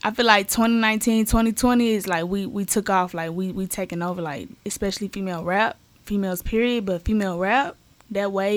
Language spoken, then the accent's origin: English; Atlanta, Georgia, United States; It's like growing up in Atlanta, it seemed obtainable.